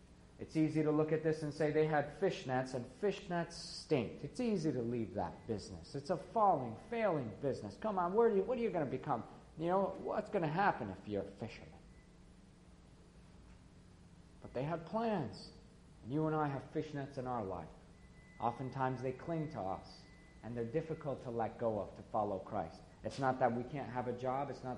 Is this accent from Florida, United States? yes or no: no; New York, United States; English is a second language; I grew up in New York State, a child of two worlds. I grew up in the school systems. I was learning English and being a student in the school systems of New York State.